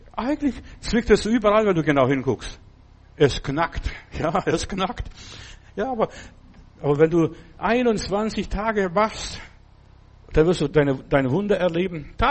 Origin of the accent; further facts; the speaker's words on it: Stuttgart, Baden-Württemberg, Germany; wo kommen Sie her? Dann habe ich gesagt, aus Stuttgart damals.